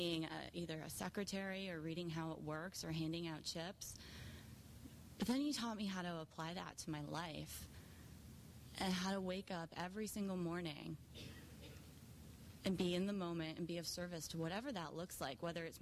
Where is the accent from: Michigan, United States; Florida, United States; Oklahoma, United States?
Michigan, United States; Detroit; I'm from Detroit. If you can't tell, I'm pretty thuggish. I had that Detroit thug in me.